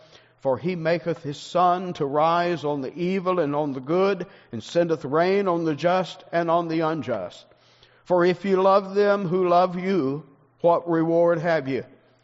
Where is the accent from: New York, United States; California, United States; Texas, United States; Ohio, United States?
Texas, United States; I'm from Texas. I can't talk like you guys.